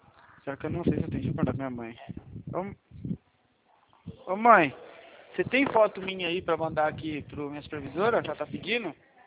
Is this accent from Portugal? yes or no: no; Leme, São Paulo, Brazil; eu sou do interior de São Paulo, Leme